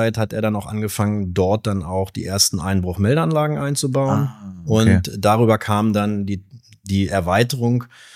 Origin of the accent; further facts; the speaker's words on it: Hildesheim, Lower Saxony, Germany; ich bin in Hildesheim geboren, also ziemlich waschecht in Hildesheim und tatsächlich auch aufgewachsen hier gleich in der Nähe zwischen dem Dom und der Michaeliskirche.